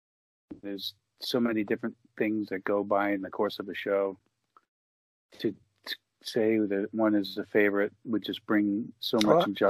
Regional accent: United States; And I'm an American and I grew up in the 80s.

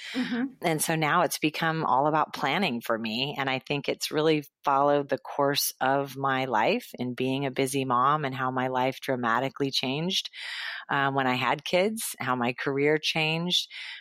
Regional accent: Los Angeles, California, United States; Gosh, I grew up in Los Angeles, went to UCLA

